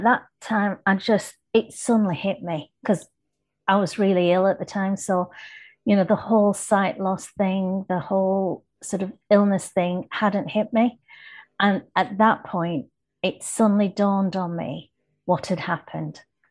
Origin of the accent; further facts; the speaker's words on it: Kenya; born there; And I was born in Kenya and they had a hotel there.